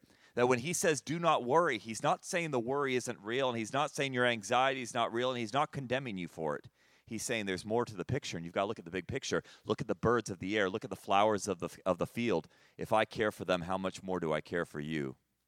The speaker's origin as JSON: {"language": "English", "country": "Senegal", "tie": "born or raised there", "said": "Growing up in Senegal, they had this terrible thing in our neighborhood frequently called folion."}